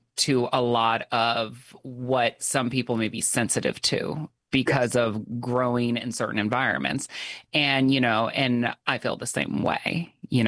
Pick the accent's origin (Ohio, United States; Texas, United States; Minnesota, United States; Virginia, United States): Virginia, United States; growing up in Northern Virginia